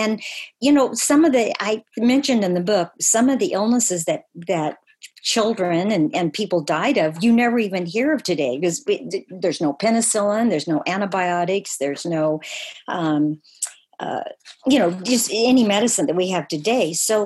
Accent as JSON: {"language": "English", "town": "Chico", "region": "California", "country": "United States", "tie": "born or raised there"}